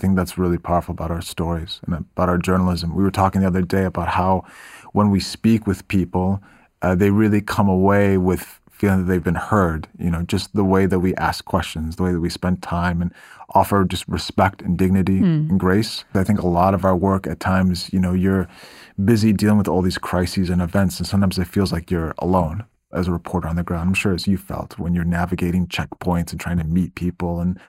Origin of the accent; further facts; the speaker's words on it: Midwest, United States; come from the Midwest. I've lived in the Mideast for 18 years. I'm American, but I'm also Muslim.